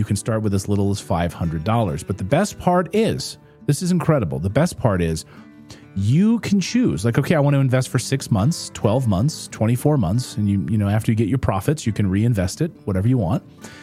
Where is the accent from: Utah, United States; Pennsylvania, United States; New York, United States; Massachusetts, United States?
Pennsylvania, United States; Philadelphia; I'm from Philadelphia.